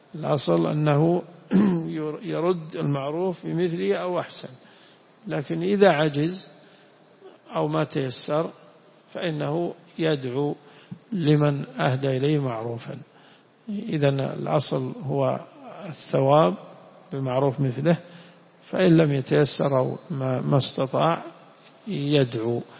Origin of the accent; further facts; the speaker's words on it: Najd, Saudi Arabia; لكن عندنا في نجد المشهور الله يجزاك